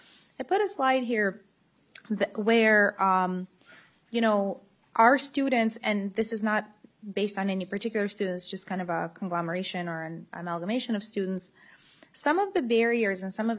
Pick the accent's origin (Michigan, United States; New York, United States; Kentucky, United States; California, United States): California, United States; Los Angeles; I grew up in Los Angeles.